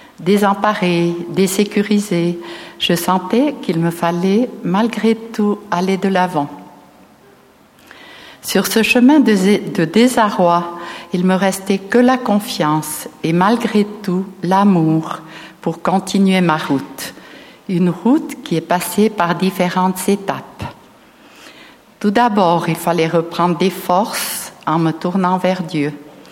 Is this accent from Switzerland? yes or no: yes; Valais, Switzerland; Alors, je viens aussi du Valais.